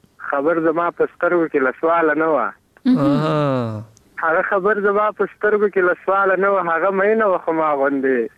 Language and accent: Pashto; Laghman, Afghanistan; موږ لغمانی یو